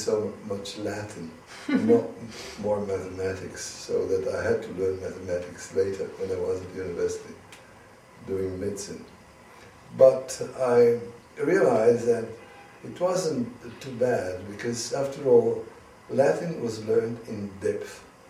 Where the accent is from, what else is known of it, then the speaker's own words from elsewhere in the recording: Turin, Piedmont, Italy; also born or lived in Genoa; I was born in Italy, in Genova, in 1922, which is a long time ago. And I didn't stay long in Genova because my father then moved, my family moved to Torino, and I did all my schools in Torino